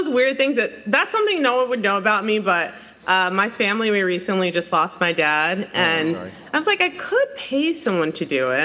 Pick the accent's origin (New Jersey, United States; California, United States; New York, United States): New Jersey, United States; Maplewood; Happened to be driving past a high school in my hometown. I'm from Maplewood, New Jersey, in the car with my mom.